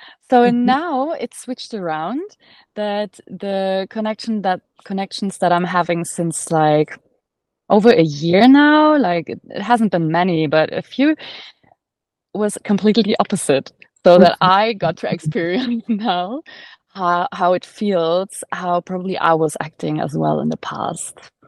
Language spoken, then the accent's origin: English; Germany; now in Australia; so I'm originally from Germany, but I've been living for 5 years in Australia. I want to make that my home